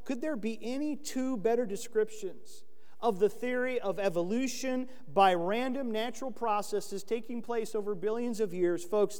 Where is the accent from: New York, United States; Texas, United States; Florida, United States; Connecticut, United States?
Florida, United States; Remember when I was a kid growing up in Florida, you know, you'd walk into a room in the middle of the night, turn a light on